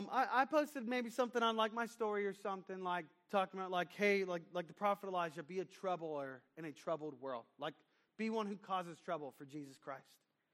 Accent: Cornelius, North Carolina, United States; also born or lived in North Florida; I grew up here in Cornelius and Huntersville most of my life. And then after college, really in my late 20s, I moved down to a small town in rural North Florida.

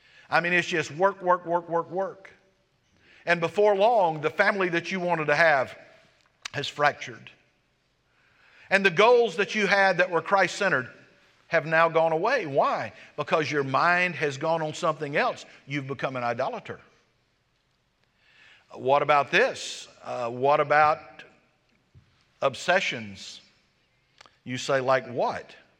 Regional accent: United States; We live in America. I'm American. I am too. I love this country.

